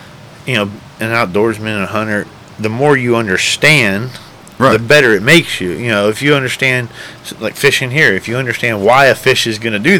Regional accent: Florida, United States; I've born and raised in Florida and spent most of my life in the Everglades

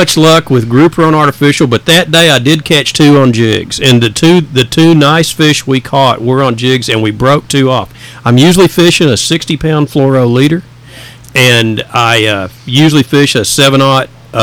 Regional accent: Fort Worth, Texas, United States; moved away as an adult; now in Cape Coral, United States; I lived outside of Fort Worth, Texas for about 35 years. I was born in Fort Worth. I moved to Cape Coral in 2006.

